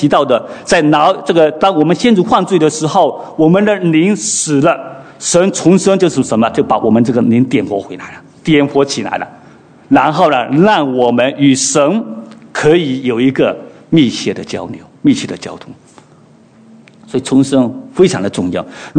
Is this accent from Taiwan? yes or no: no; China; 你看我们从中国过来的